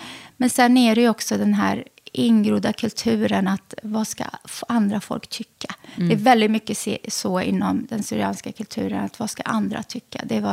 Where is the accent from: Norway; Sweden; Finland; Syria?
Sweden; Lidköping, Västra Götaland County; also born or lived in Västerås, Sweden; jag växte upp i Lidköping i Västra Götaland och sen så pluggade jag i Västerås på Mälardalens högskola, internationella marknadsföringsprogrammet.